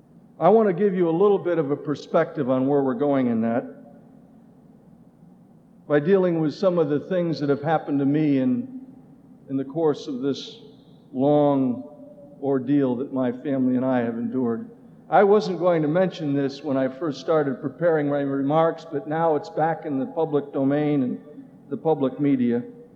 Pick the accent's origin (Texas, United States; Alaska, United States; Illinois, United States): Texas, United States; this great choir from Metropolitan Baptist in my home state of Texas.